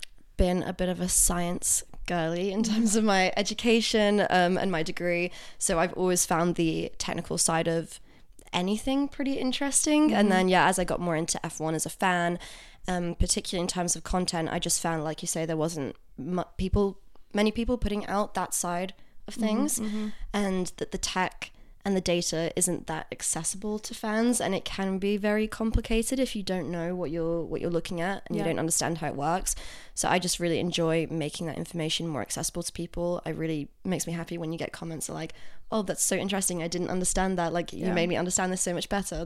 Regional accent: Dubai, United Arab Emirates; I grew up in Dubai, which is obviously very close to Abu Dhabi.

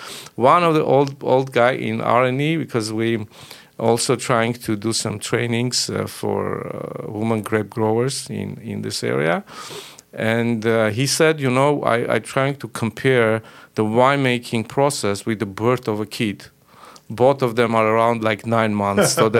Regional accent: Lori, Armenia; because I'm from Lori, thinking about some Armenian varieties, maybe in Lori.

